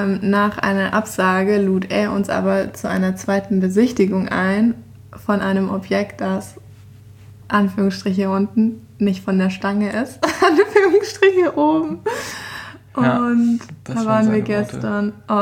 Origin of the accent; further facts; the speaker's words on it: Stuttgart, Baden-Württemberg, Germany; danach bin ich in Stuttgart, meine Heimat.